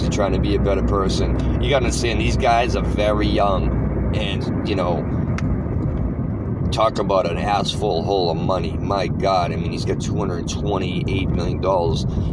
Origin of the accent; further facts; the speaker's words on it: Boston, Massachusetts, United States; I haven't been checking out Boston like that. It's my hometown team.